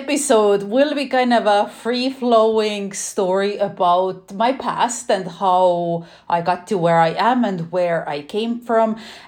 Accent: Estonia; English is a second language; moved away as an adult; now in Canada; as I said, and originally I'm actually from Estonia. It's a little tiny country near Finland and Sweden, so that's where I was born and raised, and I moved to Canada when I was just barely 20.

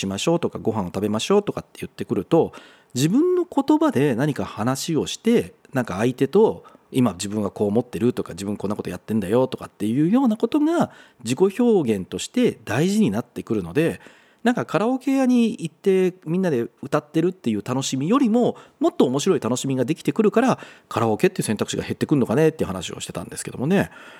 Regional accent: Kansai, Japan; moved away; あの関西から上京してきて初めて住んだ町が東京はそこだった、東京というかまあ埼玉ですけどね

